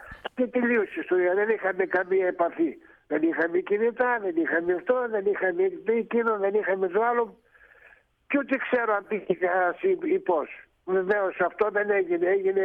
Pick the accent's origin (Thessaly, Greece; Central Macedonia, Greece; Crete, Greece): Thessaly, Greece; Argithea; Όχι, εμείς από εδώ, από τα ορεινά της Αργυθέας απάνω.